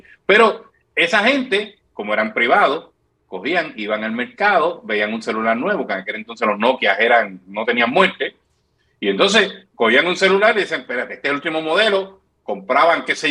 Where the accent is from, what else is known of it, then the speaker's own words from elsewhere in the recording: Corozal, Puerto Rico; Ahora mismo en Corozal, en mi pueblo, hay una situación